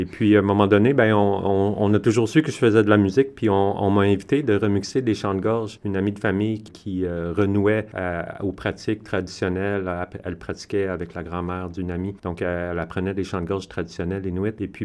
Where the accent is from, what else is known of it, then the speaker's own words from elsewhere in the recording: Iqaluit, Nunavut, Canada; Je suis originaire de l'île de Baffin, né à Iqaluit. Ça s'appelait Frobisher Bay avant.